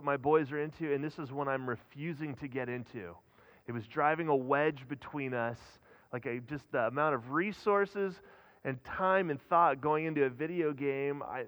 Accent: Lancaster, California, United States; I was born and raised in Lancaster, right here at AV Hospital. 46 years ago, I was born, and I work right down the street. I live right around the corner from here, so I don't get out much.

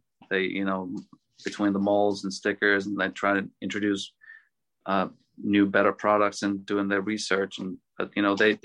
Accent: Finland; English is a second language; being from my home country, Finland

